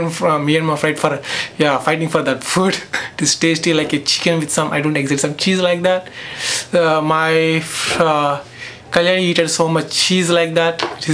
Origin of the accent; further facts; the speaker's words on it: Kandukuru, Andhra Pradesh, India; I am from India, in a village of Kandukuru, K-N-D-U-K-U-R. Kandukuru.